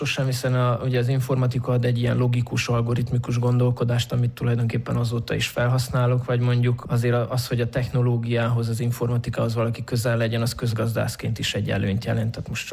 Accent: Miercurea Ciuc, Harghita, Romania; also born or lived in Târgu Mureș; Marosvásárhelyen indult, ugyanis ott születtem, de egy éves koromban már Csíkszeredába költöztek a szüleim, úgyhogy tulajdonképpen nem saját döntésből, de a gyerekkoromat azt már Csíkszeredában töltöttem, de a nagyszüleim Marosvásárhelyen voltak

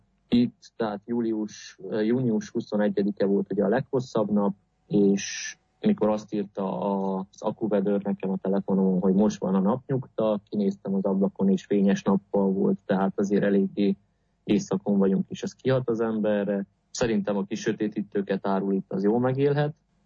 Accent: Romania; moved away; mondom, hogy Romániából jöttem

